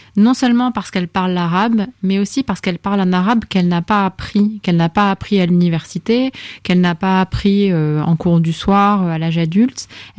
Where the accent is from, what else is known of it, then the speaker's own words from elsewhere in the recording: France; je suis française, j'apprends l'arabe